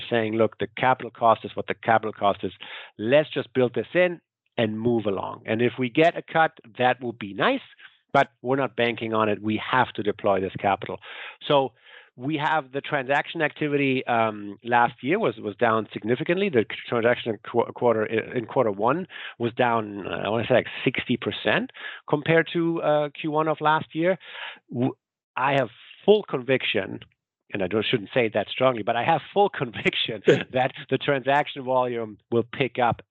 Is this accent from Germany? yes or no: yes; Germany; since I'm from Germany